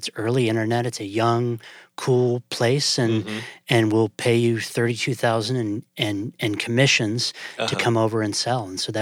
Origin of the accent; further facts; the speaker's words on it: Montana, United States; also born or lived in Okinawa, Japan / Nebraska / Michigan; Born in Okinawa, Nebraska, Michigan, and then my parents retired to Montana. So I still call Montana home. I haven't been there in 25 years.